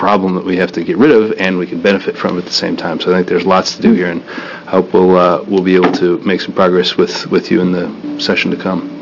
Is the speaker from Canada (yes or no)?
no; Idaho, United States; I recognize I was raised in Idaho, so I have some sense of the distance, and I appreciate how far you've come.